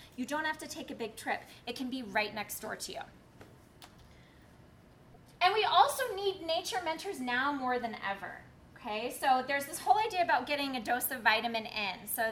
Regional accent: Tulsa, Oklahoma, United States; I grew up in Tulsa, Oklahoma.

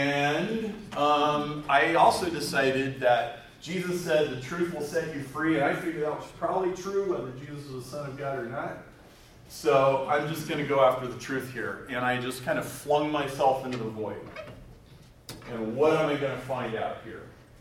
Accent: Chicago, Illinois, United States; I'm delighted that you're here. I'm from Chicago.

